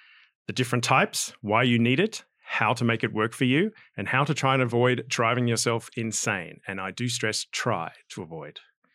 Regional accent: Australia; Well, I mean, I'm Aussie and I'm into trivia

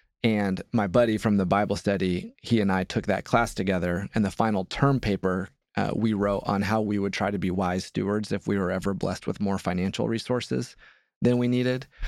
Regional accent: Indiana, United States; Now, keep in mind, growing up in Indiana, we're a basketball state.

